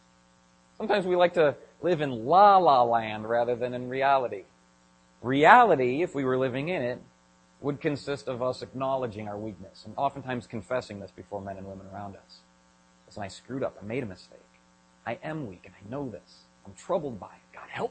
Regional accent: Illinois, United States; I'm not from Wisconsin. From Illinois. We talk way different there.

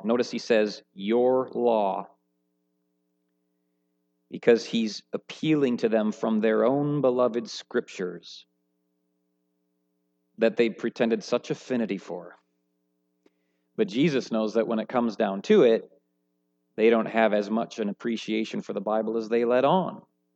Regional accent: Midwest, United States; I grew up in the Midwest, for crying out loud.

